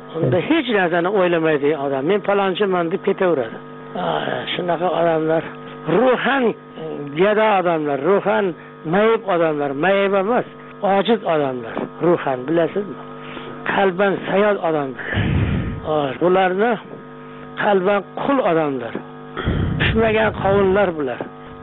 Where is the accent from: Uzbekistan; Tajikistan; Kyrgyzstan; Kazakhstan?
Uzbekistan; Kashkadarya Region; Shu yerda men Qashqadaryoda tug'ilib o'sganman.